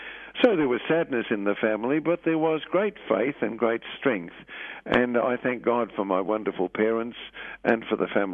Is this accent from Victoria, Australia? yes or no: yes; Hawthorne, Victoria, Australia; I grew up in Hawthorne and went to St. John's Maris Brothers College and then on to Xavier College in Kew.